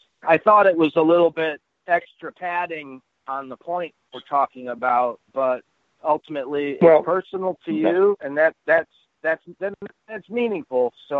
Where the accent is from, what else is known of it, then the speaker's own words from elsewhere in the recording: Ohio, United States; I didn't really care much about Ohio State, though I grew up in Ohio.